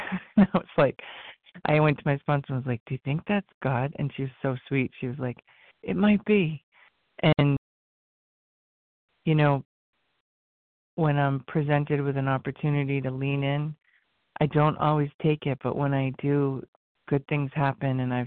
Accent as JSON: {"language": "English", "region": "Rhode Island", "country": "United States", "said": "I'm from Rhode Island."}